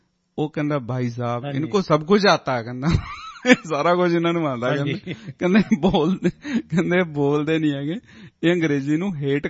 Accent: Punjab, India; ਕਹਿੰਦੇ ਤੂੰ ਇੰਡੀਆ ਤੋਂ ਕਿੱਥੋਂ ਆ? ਮੈਂ ਕਿਹਾ ਮੈਂ ਪੰਜਾਬ ਤੋਂ।

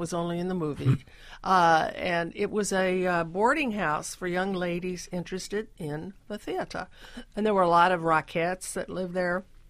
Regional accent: California, United States; I said, I'm from California.

